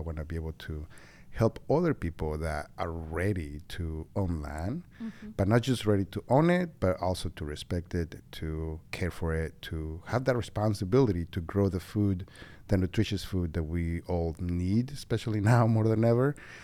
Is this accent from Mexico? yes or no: yes; Mexico; English is a second language; now in United States; I grew up in Mexico.